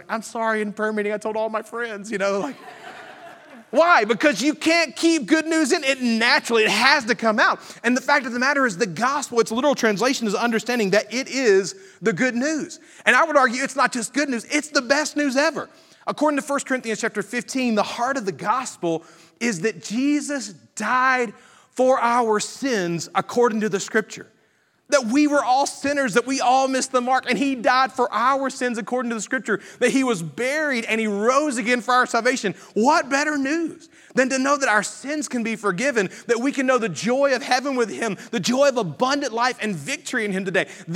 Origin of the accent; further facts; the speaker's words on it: Alabama, United States; Now, growing up in Alabama, this one's absolutely my favorite